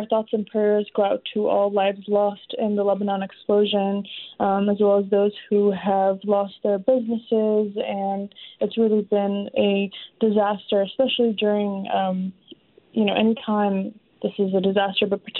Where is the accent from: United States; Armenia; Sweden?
Armenia; growing up in Armenia, I never thought that as a 16, 17-year-old, my voice can also be heard in the government of Armenia.